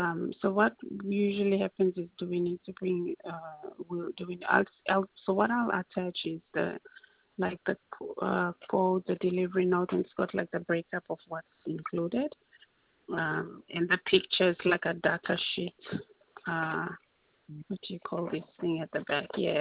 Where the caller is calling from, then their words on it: Brisbane, Queensland, Australia; So I'm actually calling from Brisbane